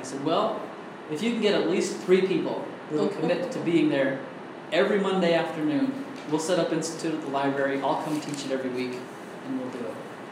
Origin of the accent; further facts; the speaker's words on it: Utah, United States; now in Chicago, United States; I just moved here from Utah. And I was like, oh, I'm from Utah. What part are you from? And I said, well, I'm from Utah County.